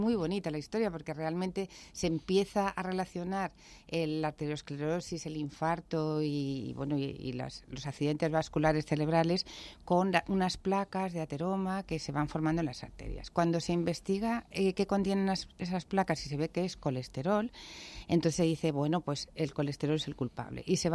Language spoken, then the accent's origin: Spanish; Alicante, Valencian Community, Spain